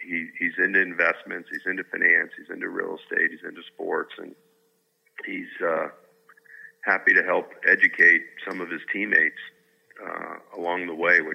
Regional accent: Tucson, Arizona, United States; I grew up in Tucson, about a 2-hour ride down

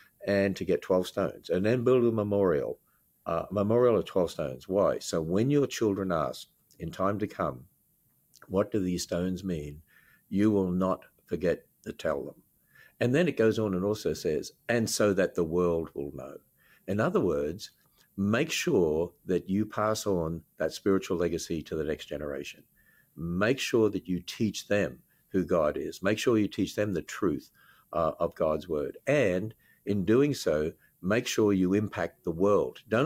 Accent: Australia; accent: Australian; I'm originally from Australia. I hope you can tell that by the accent. I hope I still have an Australian accent.

